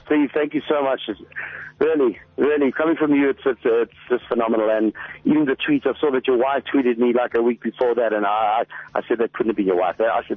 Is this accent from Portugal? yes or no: no; Durban, KwaZulu-Natal, South Africa; born there; now in Fourways, South Africa; I was born in Durban